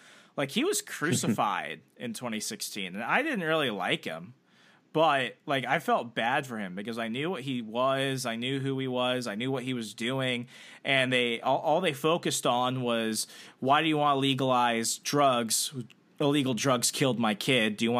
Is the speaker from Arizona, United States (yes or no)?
yes; Arizona, United States; moved away; I'm originally from the Southwest Arizona, and I've lived throughout the country.